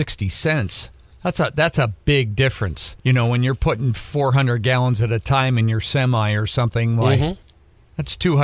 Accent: Ohio, United States; I remember when I was a kid, and I can't remember what year it was, but in Ohio, they moved trick-or-treating to the Sunday afte

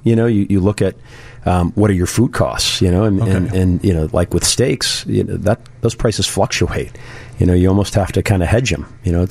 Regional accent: Orland Park, Illinois, United States; I grew up in Orland Park, so we didn't really...

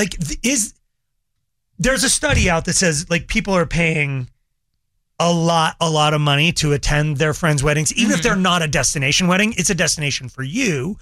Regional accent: Longmont, Colorado, United States; no, I grew up in Longmont. I don't live in Longmont. So I live close to Longmont.

